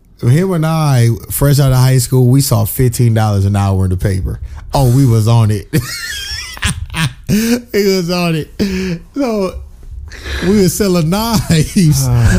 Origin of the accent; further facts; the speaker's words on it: Atlanta, Georgia, United States; now in Ohio, United States; When I moved to Ohio from Atlanta, I noticed there was a drought in music.